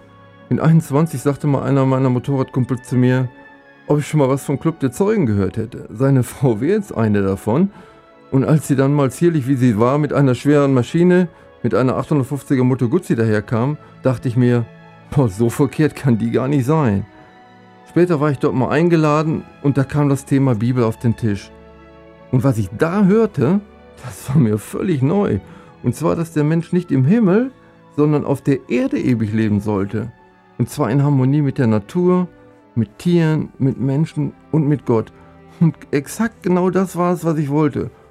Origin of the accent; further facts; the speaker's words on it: North Rhine-Westphalia, Germany; aufgewachsen bin ich am Niederrhein, außerhalb der Stadt, im Grünen. Neben der Schule habe ich die meiste Zeit auf dem Bauernhof verbracht. Unsere Familie war katholisch